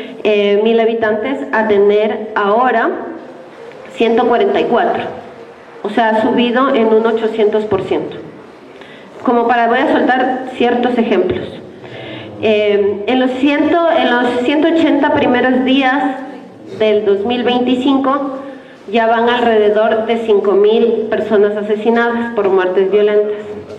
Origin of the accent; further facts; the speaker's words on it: Ecuador; venimos desde Ecuador a compartir la palabra, a compartir un poco a qué nos estamos enfrentando en Ecuador en los últimos años